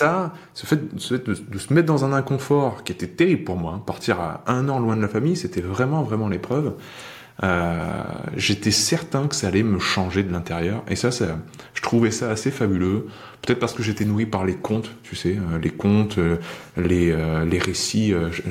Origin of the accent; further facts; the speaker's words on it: Avignon, Provence-Alpes-Côte d'Azur, France; born there; Je suis né à Avignon, je suis le dernier d'une famille de 5 personnes